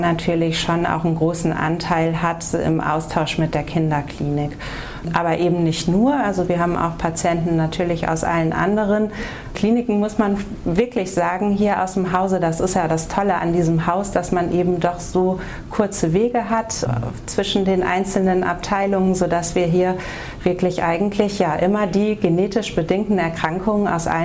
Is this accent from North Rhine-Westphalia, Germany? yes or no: yes; North Rhine-Westphalia, Germany; ich bin im Sauerland groß geworden. Meine Eltern sind aber eingewanderte Sauerländer. Meine Mutter ist tatsächlich gebürtige Aachenerin und mein Papa ist in Goa geboren, in Indien